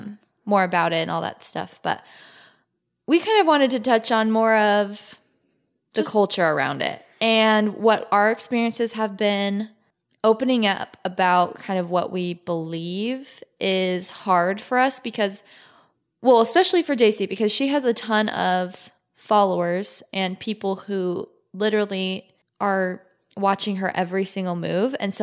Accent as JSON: {"language": "English", "region": "Arizona", "country": "United States", "tie": "born or raised there", "said": "we are from Arizona, which is the towns we grew up in are pretty Mormon."}